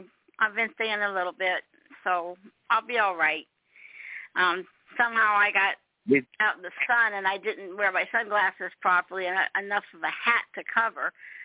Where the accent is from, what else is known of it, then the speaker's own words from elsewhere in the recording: Nashville, Ohio, United States; born there; So I've got all these different nationalities, but I was born right here in Nashville, Ohio.